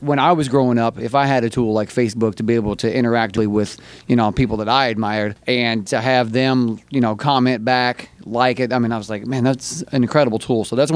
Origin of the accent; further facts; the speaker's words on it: Kentucky, United States; A huge college basketball fan, originally growing up in Kentucky. Can't get away.